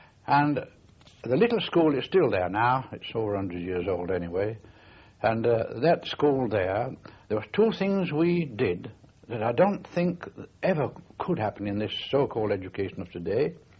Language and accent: English; Yorkshire and the Humber, United Kingdom; because I'm a Yorkshireman. You may have guessed that by now.